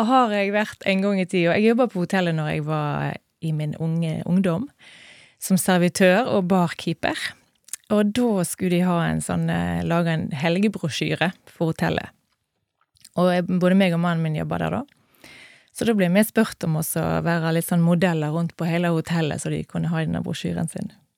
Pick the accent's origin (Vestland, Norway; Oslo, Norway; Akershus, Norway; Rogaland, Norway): Vestland, Norway; Stord; født og oppvokst på Stord, har bodd her hele livet, studerte et halvår i Bergen, men så ville jeg hjem igjen